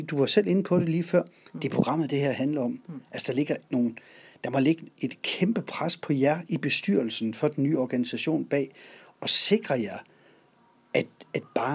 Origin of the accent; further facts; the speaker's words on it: Hjallerup, North Denmark Region, Denmark; Nu kommer jeg fra Hjallerup bag